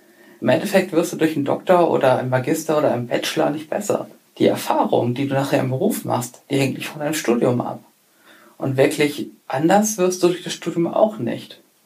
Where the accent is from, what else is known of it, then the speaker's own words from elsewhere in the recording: Hamburg, Germany; Ich komme aus der Nähe von Hamburg